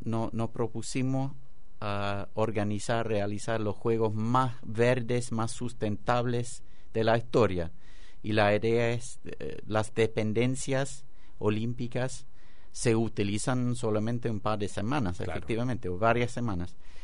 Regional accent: United Kingdom; tomar partido de una manera política en mi país. Así que pero en cuanto a, por ejemplo, como mencionaste, participar de la marcha por la igualdad, eso refleja los valores incluso de nuestro gobierno actual en el Reino Unido.

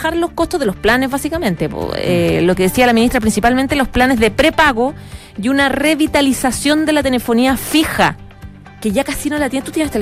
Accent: Colina, Santiago Metropolitan Region, Chile; yo soy de Colina, mi familia es de Colina, de toda la vida.

